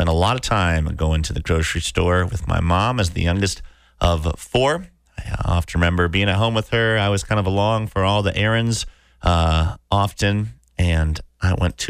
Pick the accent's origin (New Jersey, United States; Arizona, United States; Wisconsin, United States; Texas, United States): Wisconsin, United States; Viroqua; there was a bagger and a cashier who I believe still works in Viroqua in my hometown